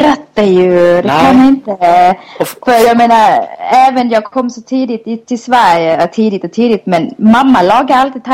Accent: Thailand; now in Sweden; Det är så som hemma i Thailand faktiskt.

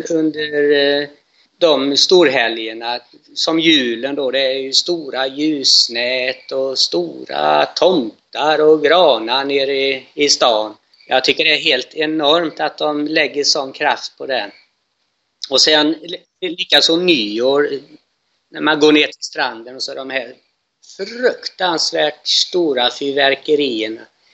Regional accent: Sweden; now in Thailand; Nej, inte i Thailand, men hemma i Sverige.

